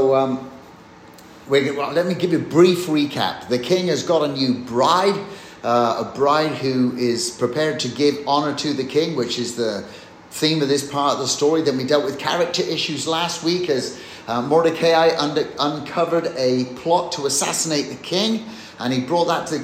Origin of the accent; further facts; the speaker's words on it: England, United Kingdom; I know I'm English